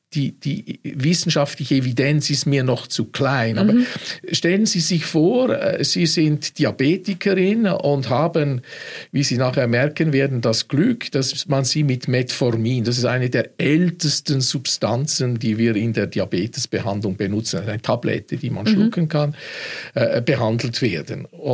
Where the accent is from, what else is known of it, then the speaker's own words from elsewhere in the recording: Switzerland; Etwas, das mich als Schweizer und auch als, ich esse gerne